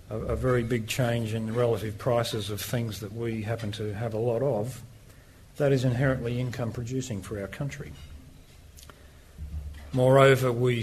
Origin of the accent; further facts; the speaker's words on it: Australia; As consumers, as Australian consumers, the rise in our currency means